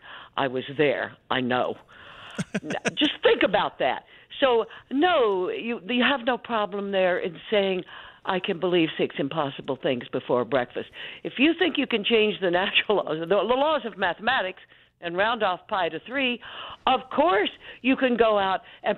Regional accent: Texas, United States; because I am from Texas, I tend to watch that state very closely and watch what Abbott is doing.

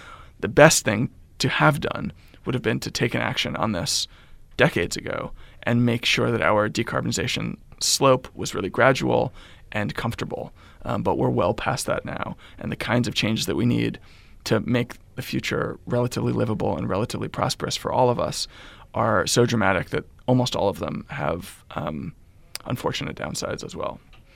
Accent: New York City, New York, United States; I'm 37 years old. I grew up in New York City, you know, came of age, born in 1982, came of age in the 1990s

